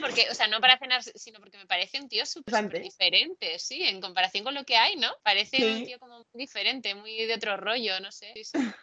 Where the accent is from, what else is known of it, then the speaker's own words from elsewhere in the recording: Zaragoza, Aragon, Spain; Bueno, pues yo es que soy de Zaragoza y allí es muy común las borrajas, ¿vale?